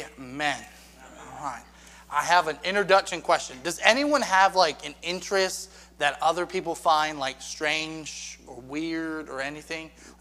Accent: Maryland, United States; So, but I am from Maryland. We don't have storms the way that we have them in Florida.

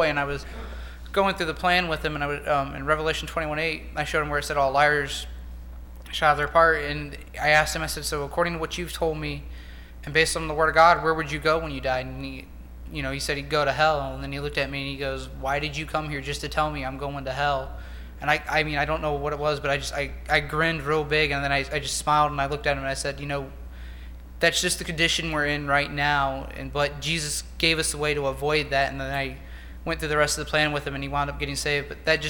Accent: Mansfield, Ohio, United States; I'm from Mansfield, Ohio, and I'm a freshman here at the college.

